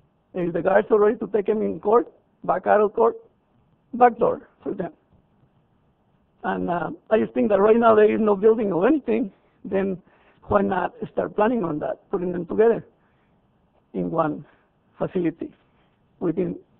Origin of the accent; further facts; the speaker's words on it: Riverbank, California, United States; Good evening again. … from Riverbank.